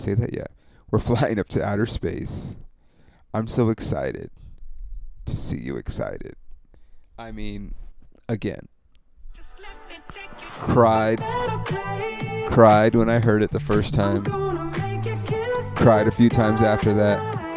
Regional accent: Ontario, California, United States; It's the comedy club in my hometown, Ontario, where I grew up, which is just outside of LA.

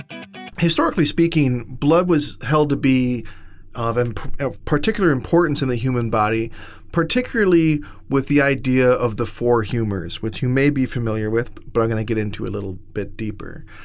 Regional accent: Midwest, United States; But I'm a Midwesterner, so it's like in my bones, we say hello to people.

